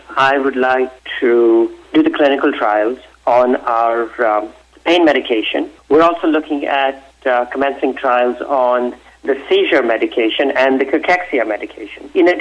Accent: Connecticut, United States; my background is I grew up in Connecticut, and I went to the University of Maryland.

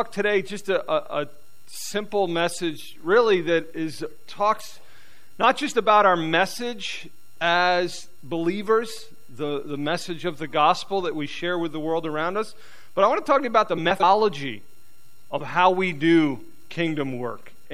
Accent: New York City, New York, United States; I grew up down in New York City. The way I got to upstate New York, to the North Country, was this.

